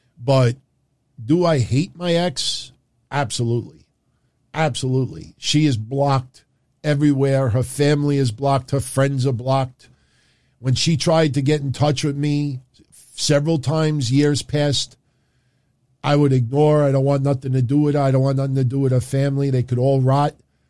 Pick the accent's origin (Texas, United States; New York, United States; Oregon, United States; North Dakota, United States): New York, United States; So, and I'm from New York. And Mr. Gotti lived a couple of blocks from here.